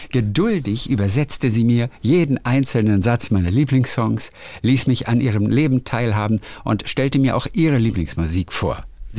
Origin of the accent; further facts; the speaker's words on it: Emden, Lower Saxony, Germany; moved away as an adult; now in Winnipeg, Canada; aus Winnipeg, Kanada. Und ich habe euch vor einiger Zeit schon einmal geschrieben, eigentlich bin ich in Emden geboren und auch aufgewachsen und erst später im Leben ins Ausland gezogen.